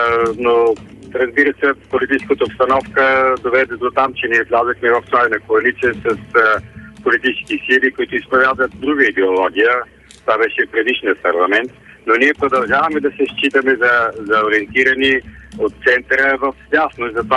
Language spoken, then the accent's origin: Bulgarian; Sofia, Sofia City, Bulgaria; тъй като аз съм кореняк софиянец